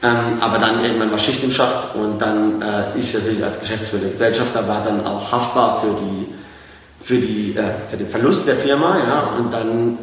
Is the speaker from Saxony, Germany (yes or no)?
no; Karlsruhe, Baden-Württemberg, Germany; accent: Karlsruhe dialect